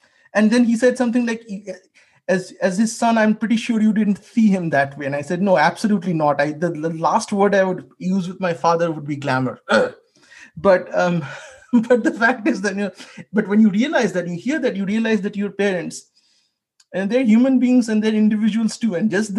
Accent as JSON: {"language": "English", "town": "Kolkata", "region": "West Bengal", "country": "India", "said": "For me, I come from Calcutta. There were no jobs in Calcutta."}